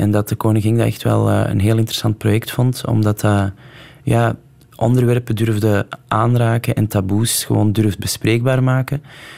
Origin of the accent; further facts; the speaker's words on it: Antwerp, Flanders, Belgium; Ik ben op het Kiel opgegroeid. Dat is vlakbij een Beerschot.